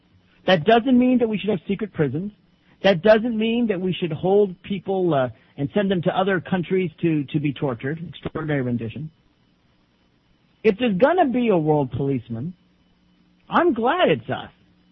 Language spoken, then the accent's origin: English; United States; Maybe that's just, you know, my home country speaking on behalf of my own people.